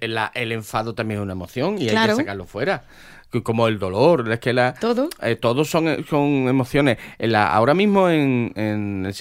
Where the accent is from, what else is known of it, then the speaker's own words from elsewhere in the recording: Andalusia, Spain; que somos andaluces, que nos ponemos muy finos y al final metemos la pata.